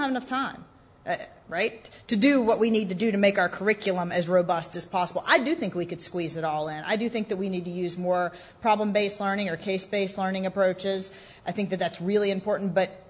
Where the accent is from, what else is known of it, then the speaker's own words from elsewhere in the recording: North Carolina, United States; I would call y'all y'all because I'm from North Carolina.